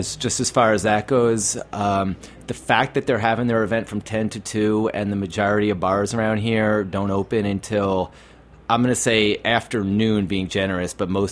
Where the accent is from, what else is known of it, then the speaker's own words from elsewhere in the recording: Chicago, Illinois, United States; born there; Don't kill me, but I was born in Chicago, and I love the deep dish pizza.